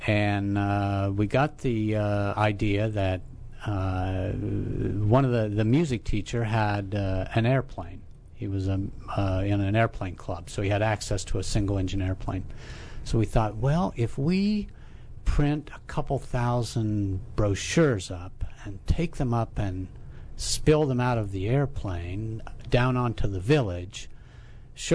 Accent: Blanchester, Ohio, United States; This is a corn and soybean town in southern Ohio called Blanchester, Ohio.

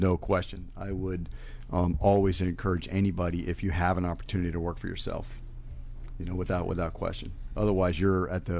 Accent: Fairfax, Virginia, United States; Fairfax, Virginia.

